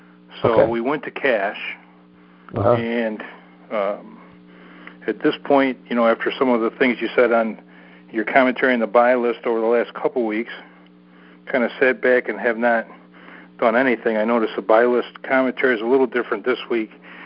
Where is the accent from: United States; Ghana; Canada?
United States; Elmira, New York; I grew up in Elmira. I was there yesterday.